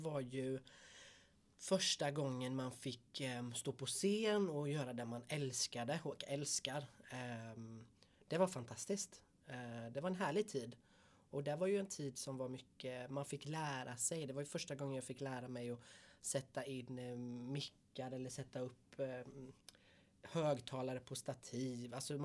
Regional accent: Aneby, Jönköping County, Sweden; Jag växte upp på Hallonstigen 10 här i Aneby.

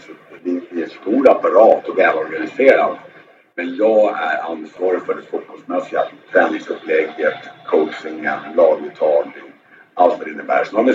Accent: Sweden; now in Thailand; Vi tränar inte på månaderna som man gör hemma i Sverige

